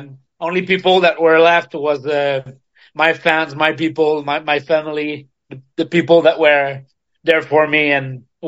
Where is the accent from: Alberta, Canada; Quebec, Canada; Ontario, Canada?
Quebec, Canada; Montreal; I'm from Montreal